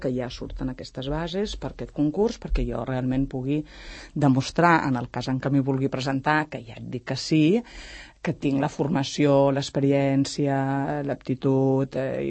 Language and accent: Catalan; Sant Cugat del Vallès, Catalonia, Spain; vull dir que de fet sóc Sant Cugat. Sóc de Sant Cugat, de tota la vida.